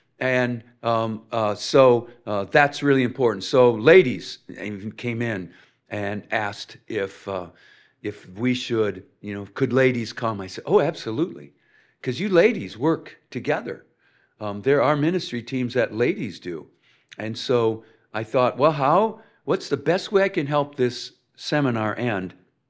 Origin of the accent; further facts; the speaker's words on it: Winona, Minnesota, United States; I grew up in Winona, Minnesota, and we lived on Gilmore Avenue